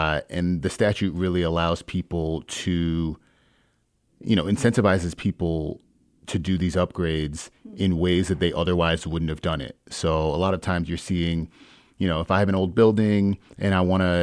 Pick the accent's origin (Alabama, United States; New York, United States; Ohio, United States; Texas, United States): New York, United States; now in Michigan, United States; I'm from New York, and I've sort of bounced around a lot and ended up in Michigan.